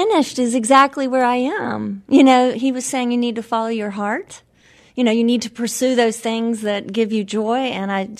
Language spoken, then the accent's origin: English; Charlotte, North Carolina, United States; I grew up here in Charlotte. My mother was a poet and my father was a politician.